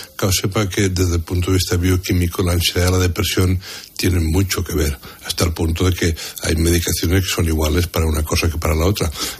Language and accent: Spanish; Portbou, Catalonia, Spain; yo por ejemplo un tiempo estudié mucho la tramontana, que en mi pueblo original, que es Portbou, pues claro, allí estuve de médico un tiempo